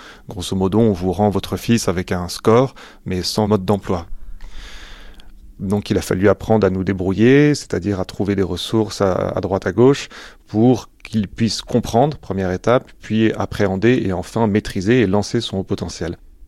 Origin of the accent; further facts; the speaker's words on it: Île-de-France, France; born there; j'ai 45 ans et je suis journaliste. Je suis né dans les Yvelines, où je réside toujours actuellement.